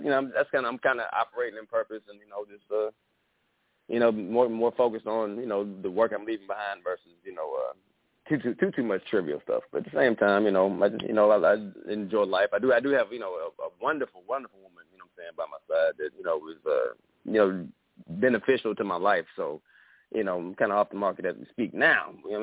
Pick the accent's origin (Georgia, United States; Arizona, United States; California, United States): Georgia, United States; Atlanta; also born or lived in Memphis; I was born in Memphis, grew up in Atlanta, but I would come and stay in Memphis every summer because, my mom worked a job and went to school.